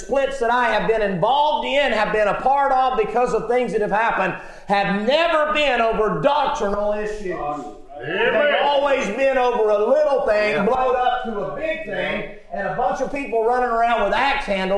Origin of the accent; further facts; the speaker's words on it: the South, United States; I was raised in the South